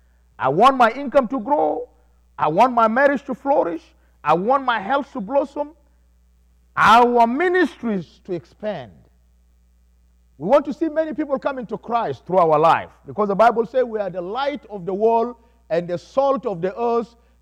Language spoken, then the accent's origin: English; South Sudan; growing up in South Sudan, I always love to eat fruit.